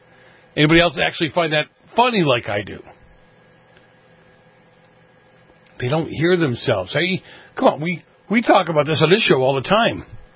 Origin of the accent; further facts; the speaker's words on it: United States; I'm proud of my Italian heritage, but I'm an American. I'm a patriot.